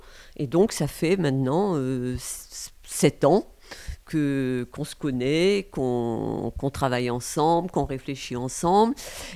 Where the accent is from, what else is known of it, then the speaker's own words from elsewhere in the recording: Brest, Brittany, France; Nous sommes de Brest, la plupart d'entre nous.